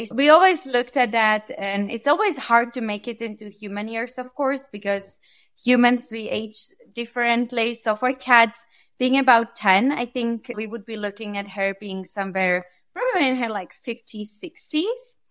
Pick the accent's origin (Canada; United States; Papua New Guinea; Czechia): Czechia; I'm actually originally from Europe, a small country called Czech Republic.